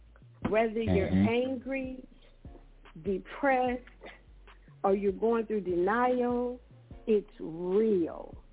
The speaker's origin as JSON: {"language": "English", "town": "Saginaw", "region": "Michigan", "country": "United States", "tie": "born or raised there", "said": "I grew up inner city in Saginaw, Michigan."}